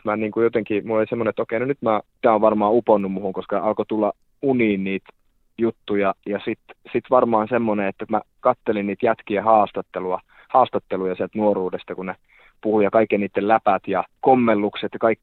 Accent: Laukaa, Central Finland, Finland; se oli mielenkiintoista aikaa Laukaassa, mistä mä olen kotoisin Keski-Suomesta

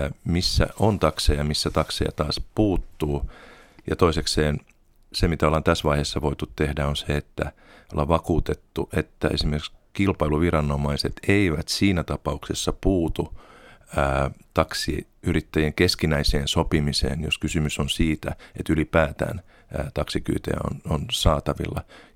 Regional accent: Äänekoski, Central Finland, Finland; kotikaupungissani Äänekoskella, jossa on sentään 20 000 asukasta

